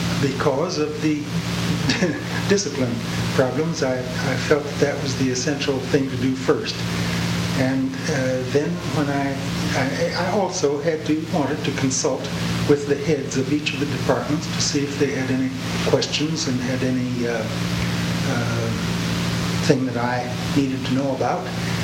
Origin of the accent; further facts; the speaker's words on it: Mount Vernon, Ohio, United States; born there; I was born in Mount Vernon, Ohio, and I did my undergraduate college work at Oberlin College